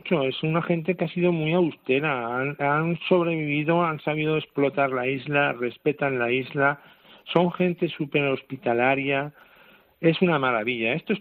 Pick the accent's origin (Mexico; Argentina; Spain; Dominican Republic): Spain; now in La Palma, Spain; Yo soy peninsular, pero llevo ya aquí muchos años, uh-huh. Aquí en La Palma, porque yo llegué aquí y esta isla me enamoró. Y aquí me he quedado y aquí pienso quedarme.